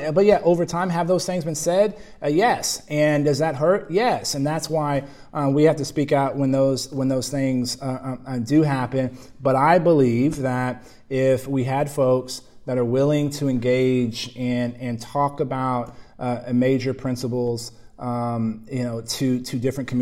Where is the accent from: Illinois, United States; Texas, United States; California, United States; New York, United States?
Texas, United States; San Antonio; When I look at where I grew up in San Antonio and my experiences at Texas A&M and growing up in Texas